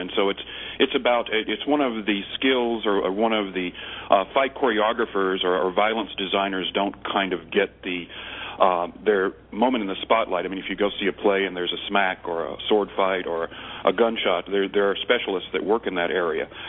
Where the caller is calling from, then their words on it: Washington, District of Columbia, United States; I'm calling in from D.C.